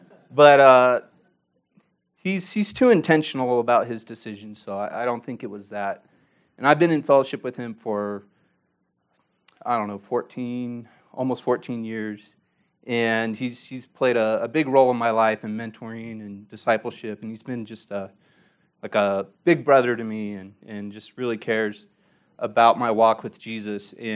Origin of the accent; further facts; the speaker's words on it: Turlock, California, United States; I grew up in Turlock, California. That's where I met Eric, at Calvary Baptist Church.